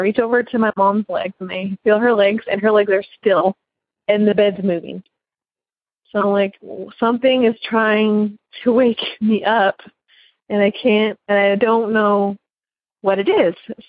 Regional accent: Sioux City, Iowa, United States; I am from Sioux City, Iowa.

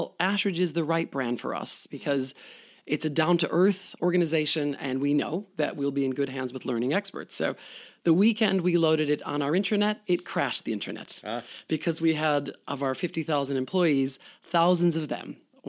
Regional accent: United States; I'm American, as you can hear.

